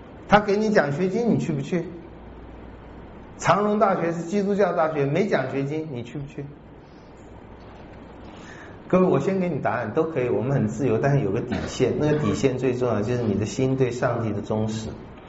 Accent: Taiwan; 当然了，我们台湾人是很想赚你的钱的。

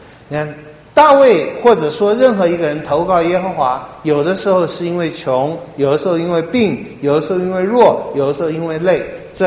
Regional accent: China; 这一点我们中国人应该也很能体会，我们中国人是最要面子的

